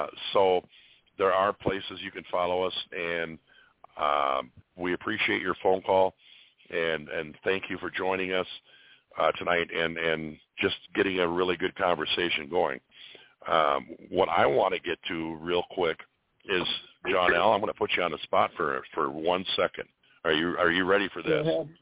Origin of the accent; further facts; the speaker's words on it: Minnesota, United States; I'm from Minnesota.